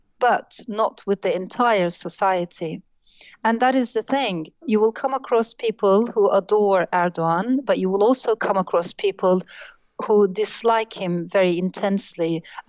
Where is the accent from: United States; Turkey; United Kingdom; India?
Turkey; For my generation and for generations of people growing up in Turkey, it was very clear that we saw ourselves as part of Europe